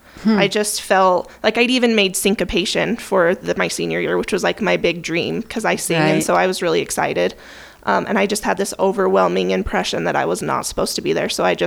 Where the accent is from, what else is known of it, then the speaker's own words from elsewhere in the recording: Wyoming, United States; So, I was raised in Star Valley.